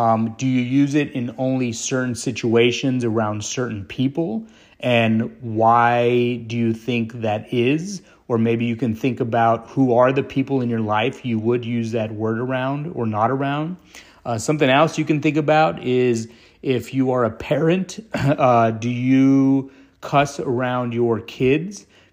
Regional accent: El Paso, Texas, United States; I wrote a poem a couple years ago about my hometown, El Paso. And at the end of the poem, I kind of wanted to portray that El Pasoans were strong, beautiful people.

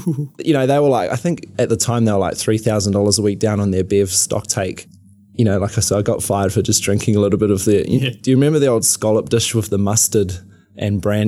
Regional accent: Auckland, New Zealand; I grew up in West Auckland.

